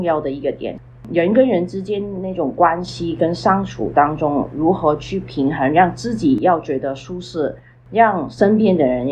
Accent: Toronto, Ontario, Canada; 我自己就从小就在多伦多长大

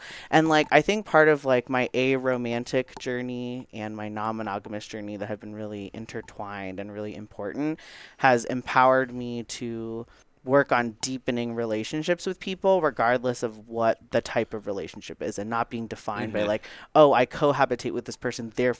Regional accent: Texas, United States; My family is Indian and I grew up in Texas.

